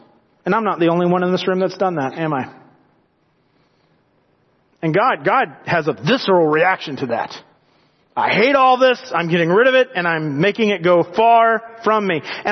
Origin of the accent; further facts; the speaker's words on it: Georgia, United States; Of course, I'm from Georgia, so we say, and then it all went north, but That's an older conversation.